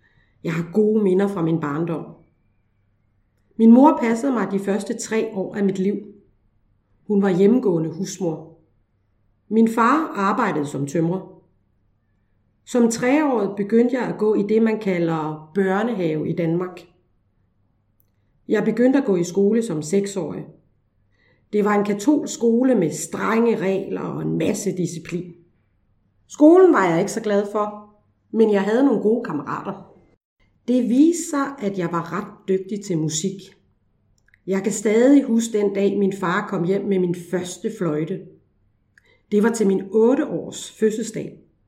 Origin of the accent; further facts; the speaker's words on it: Marseille, Provence-Alpes-Côte d'Azur, France; Jeg er født og opvokset i Frankrig. Jeg er født i 1955 i Marseille, som er en stor by i det sydlige del af Frankrig.